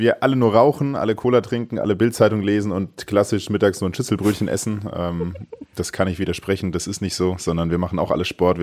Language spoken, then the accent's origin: German; Bavaria, Germany; bei uns in Bayern